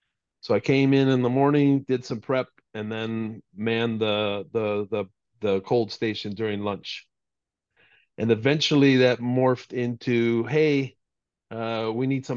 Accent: Milwaukee, Wisconsin, United States; In my hometown, I didn't mention that, but yeah, I'm born and raised in Milwaukee, okay. Wisconsin.

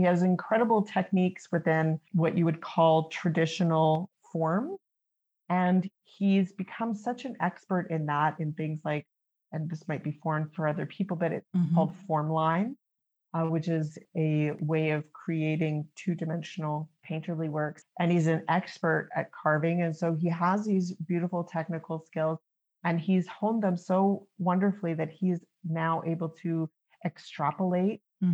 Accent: Regina, Saskatchewan, Canada; born there; she's from my home province of Saskatchewan and my home city. I was born in Regina, Saskatchewan

